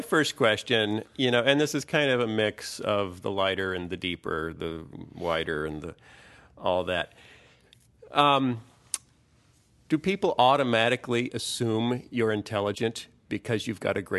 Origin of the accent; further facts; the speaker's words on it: Iowa, United States; I was raised in Iowa, small town Iowa, very, very small, very conservative evangelical free church.